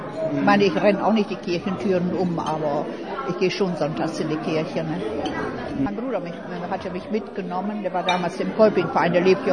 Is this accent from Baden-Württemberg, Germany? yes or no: no; Osnabrück, Lower Saxony, Germany; Ich stamme ja aus Osnabrück, ne?